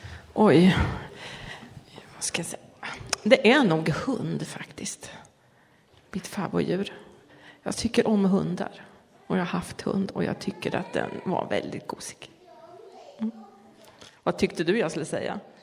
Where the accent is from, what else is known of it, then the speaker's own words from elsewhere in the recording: Edsberg, Örebro County, Sweden; also born or lived in Fjugesta; mina 14 första år så bodde jag i Edsberg. Som ligger utanför Fjugesta kan man säga. Ute på landet på en bondgård. Och sen så när jag var 14, då flyttade min familj hit in till Kumla.